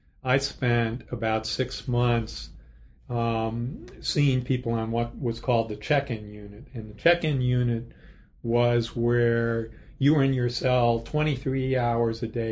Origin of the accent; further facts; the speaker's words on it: Chicago, Illinois, United States; I grew up in the Chicago area. I had never really been in the South.